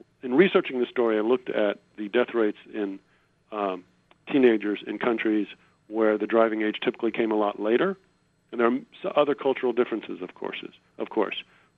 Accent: Houston, Texas, United States; including most of Texas, I grew up in Houston

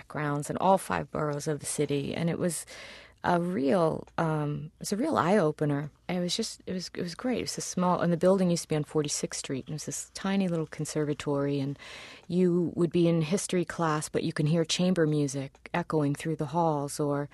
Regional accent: Queens, New York, United States; I grew up in Queens. I grew up in Flushing, Queens. In the house my father grew up in.

